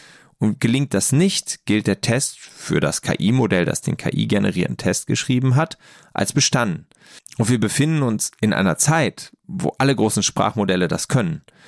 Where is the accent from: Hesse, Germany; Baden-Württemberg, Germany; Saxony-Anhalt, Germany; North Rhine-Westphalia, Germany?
North Rhine-Westphalia, Germany; Nordrhein-Westfalen, wo ich herkomme